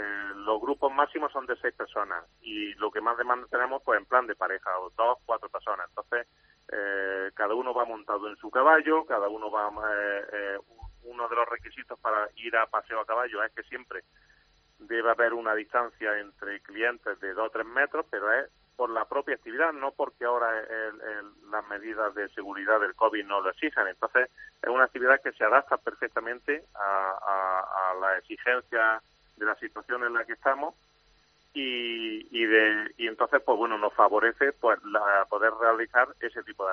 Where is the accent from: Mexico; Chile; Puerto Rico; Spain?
Spain; Andalusia; Como buen andaluz, no exagero.